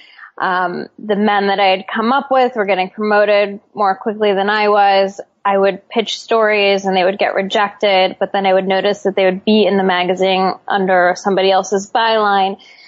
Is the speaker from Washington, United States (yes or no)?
yes; Seattle, Washington, United States; I had a privileged upbringing. I grew up in Seattle. It's sort of a liberal utopia.